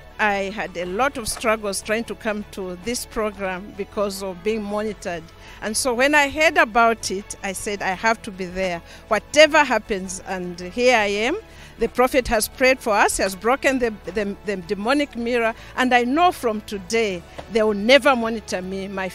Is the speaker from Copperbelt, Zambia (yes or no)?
no; Lusaka, Lusaka Province, Zambia; I'm from Lusaka, Zambia